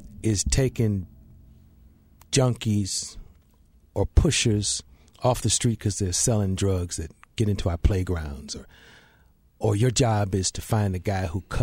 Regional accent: Cleveland, Ohio, United States; Like, see, I'm from Cleveland, and I grew up in a black neighborhood. There were no other people. There were no white people of any kind.

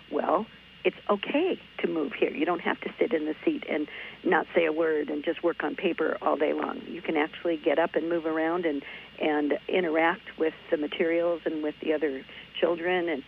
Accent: Midwest, United States; also born or lived in Iowa / Minnesota / Wisconsin / Illinois; Well, I was born in Iowa and raised all around the Great Lakes, spent time in Minnesota, Wisconsin, Illinois, Indiana. So I'm a Midwesterner from the roots.

